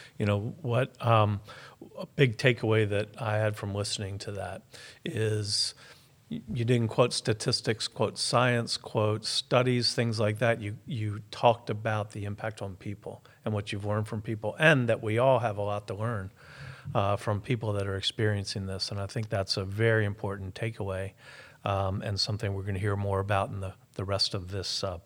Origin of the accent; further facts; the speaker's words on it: Mid-Atlantic, United States; I grew up in the Mid-Atlantic area, around the Chesapeake Bay area, and blue crabs were the big deal there.